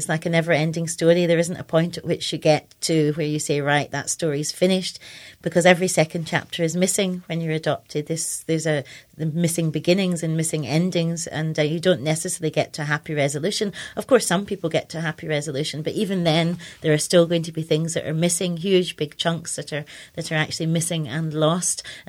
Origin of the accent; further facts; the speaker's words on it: Scotland, United Kingdom; because I was brought up in Scotland